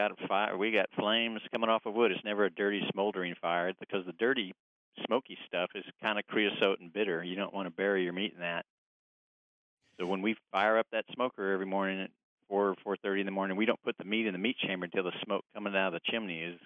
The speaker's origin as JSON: {"language": "English", "town": "Dallas", "region": "Texas", "country": "United States", "tie": "born or raised there", "said": "I grew up in East Texas, the Dallas area, and that was not dissimilar from Southern barbecue, and it was a lot of pig and sauce."}